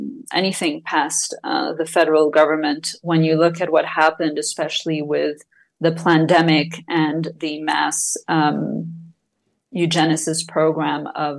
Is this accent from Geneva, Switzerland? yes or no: yes; Geneva, Switzerland; from Geneva, my hometown, on the ground.